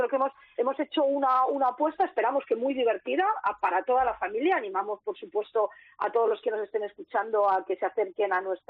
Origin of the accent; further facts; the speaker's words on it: Castilla-La Mancha, Spain; Yo, por ejemplo, que soy manchega y suelto también, bueno, pues mis cosas de manchega